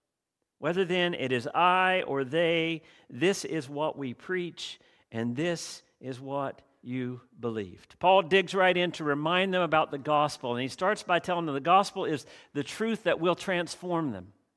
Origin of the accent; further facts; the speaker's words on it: United States; moved away; when I grew up in the States, I always said process.